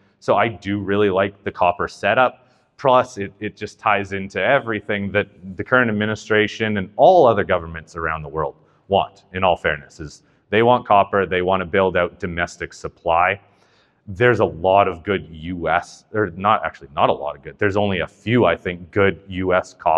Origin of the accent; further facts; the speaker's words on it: Vancouver, British Columbia, Canada; I'm also from BC. I'm from Vancouver. And yeah, in BC, it's West Coast.